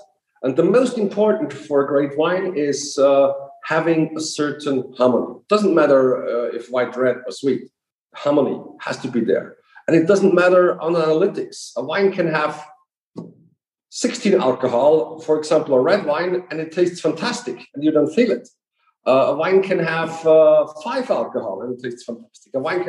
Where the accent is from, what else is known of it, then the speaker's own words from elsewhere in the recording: Illmitz, Burgenland, Austria; Illmitz, my hometown, for them who don't know. It's on the east end of Lake Neusiedlersee.